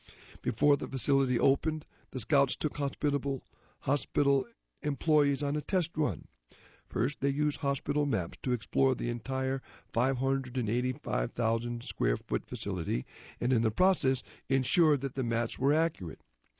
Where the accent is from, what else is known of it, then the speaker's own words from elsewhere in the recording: Hawaii, United States; I was lucky, growing up in Hawaii, so there weren't zero-degree campouts.